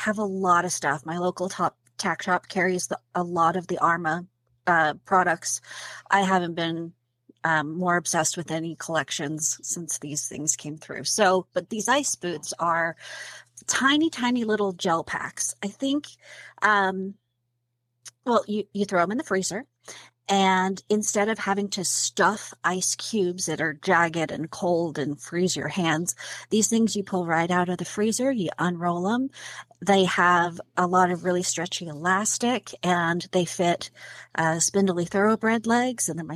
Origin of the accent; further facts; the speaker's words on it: Texas, United States; now in New Jersey, United States; I'm a Texas girl, and I am a transplant to New Jersey.